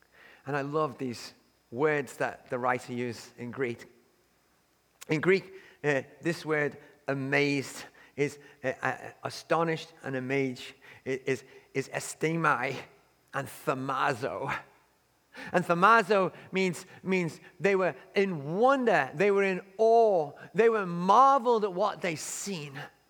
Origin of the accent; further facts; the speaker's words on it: England, United Kingdom; when even like I'm English, I hear somebody English